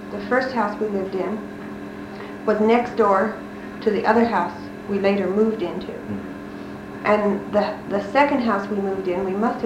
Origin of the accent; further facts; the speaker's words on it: Chicago, Illinois, United States; born there; I was born in October 3rd, 1928 in Chicago, Illinois.